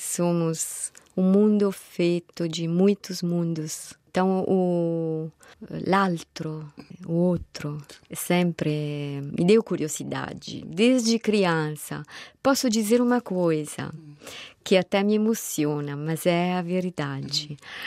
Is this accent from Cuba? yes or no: no; Italy; Portuguese is a second language; E eu sou de um vilarejo, não sou de Roma.